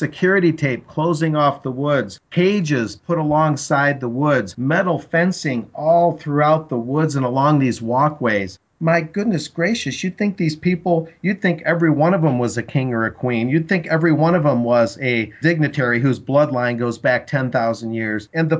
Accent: Michigan, United States; I really felt bad that a fellow Michigander, I'm originally from Michigan, had to cancel his room.

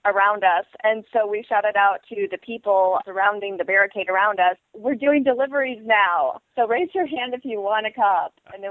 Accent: Dallas, Texas, United States; I was raised in Dallas, Texas.

